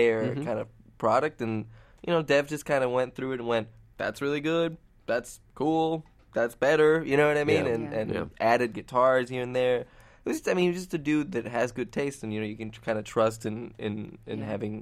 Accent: Puerto Rico; now in New York, United States; After we're born and raised in Puerto Rico.

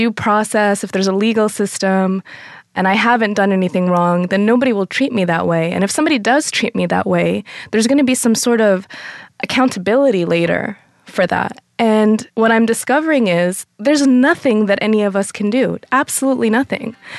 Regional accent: Texas, United States; I'm from Texas.

